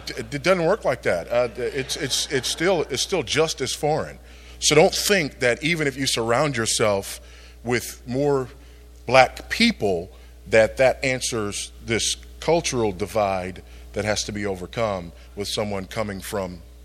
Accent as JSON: {"language": "English", "country": "United States", "said": "An Ethiopian is as foreign to me as they are to you. I'm an American."}